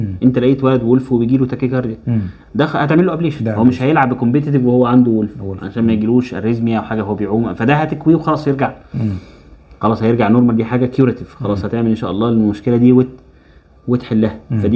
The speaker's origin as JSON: {"language": "Arabic", "country": "Egypt", "said": "زي ما اتفقنا احنا عندنا في مصر"}